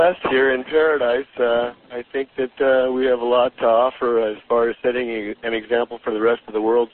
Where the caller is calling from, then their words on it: Hawaii, United States; on the Big Island.